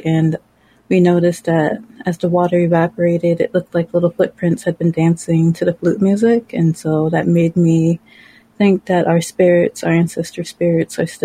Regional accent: Minneapolis, Minnesota, United States; but I grew up here in Minnesota. I grew up in South Minneapolis at Little Earth

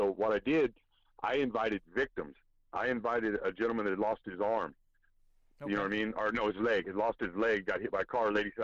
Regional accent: Bakersfield, California, United States; I'm co-founder of Bakersfield's Motorcycle Awareness out of Bakersfield, California, my hometown.

